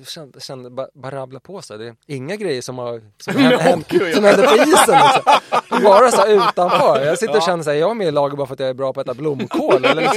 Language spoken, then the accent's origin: Swedish; Finland; Jag är ju finländare.